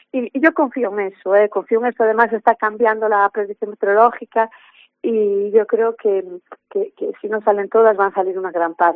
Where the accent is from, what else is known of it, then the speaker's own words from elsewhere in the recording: Viveiro, Galicia, Spain; porque soy de Viveiro y yo creo que todas tienen un encanto.